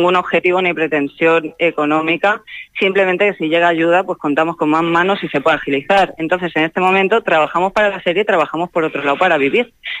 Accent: Catalonia, Spain; Libertad y yo, que somos catalanas, que como nos dicen, ¿catalanas de dónde? Somos catalanas de aquí. Catalanas de aquí.

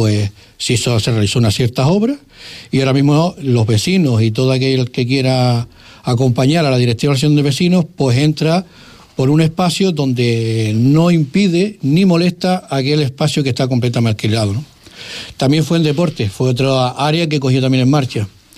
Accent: El Roque, Canary Islands, Spain; Nuestro pueblo del Roque, sí, yo vengo del Roque.

